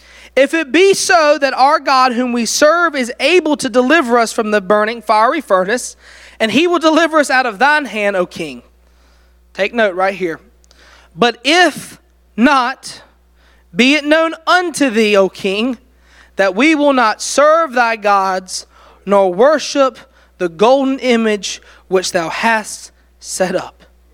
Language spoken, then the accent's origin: English; North Carolina, United States; I'm from Carolina. I'm proud to be from Carolina. I may live in Virginia, but you'll never get me to admit that I'm a true Virginian. I am a North Carolinian.